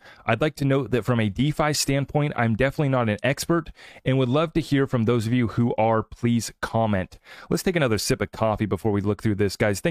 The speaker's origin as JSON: {"language": "English", "country": "United States", "said": "To me, it offends me as an American, right?"}